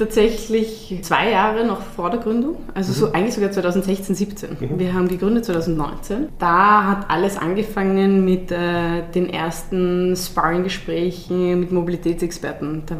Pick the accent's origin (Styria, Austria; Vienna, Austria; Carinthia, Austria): Vienna, Austria; Ich bin aus Wien. Ich bin in Wien geboren.